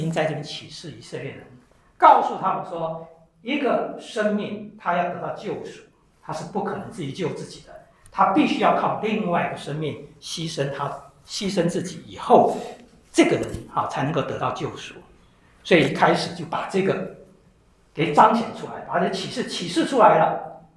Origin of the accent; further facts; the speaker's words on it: China; 我们特别我们中国人有佛教背景的，很清楚啊